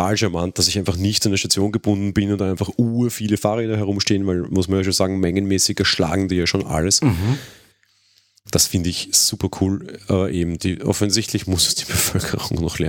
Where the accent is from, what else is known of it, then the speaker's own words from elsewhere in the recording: Austria; ich als Österreicher kenne das ja nur rein theoretisch